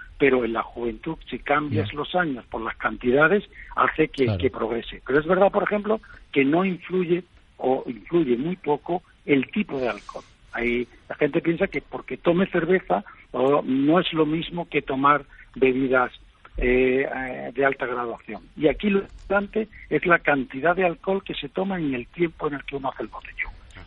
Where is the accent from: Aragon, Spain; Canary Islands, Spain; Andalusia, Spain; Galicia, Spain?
Andalusia, Spain; Seville; Yo soy de Sevilla y hubo una época en que se puso de moda en el centro de la ciudad